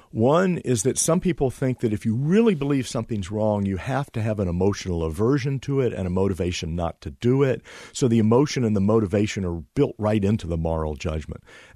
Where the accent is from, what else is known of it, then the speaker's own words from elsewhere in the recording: Memphis, Tennessee, United States; Sure. I grew up in a very morally charged city. You know, Martin Luther King was assassinated there, very sadly. And my father was involved in integrating the Memphis public schools